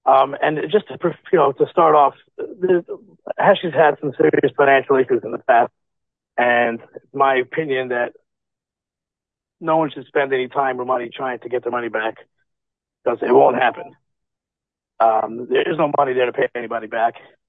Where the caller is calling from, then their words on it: Lakewood, New Jersey, United States; from Lakewood, New Jersey.